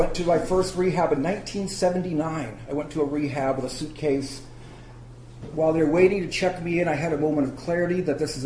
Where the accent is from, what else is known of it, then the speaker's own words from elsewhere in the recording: Phoenix, Arizona, United States; So I grew up in Phoenix, Arizona. When I was 19, just almost ready to turn 20, I was addicted to heroin.